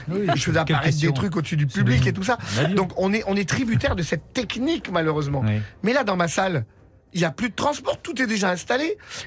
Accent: Romans-sur-Isère, Auvergne-Rhône-Alpes, France; j'ai posé mes valises à côté de chez moi, à Romans.

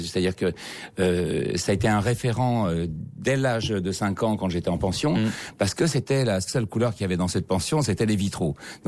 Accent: Casablanca, Casablanca-Settat, Morocco; born there; je suis né à Casablanca, c'était une ville blanche.

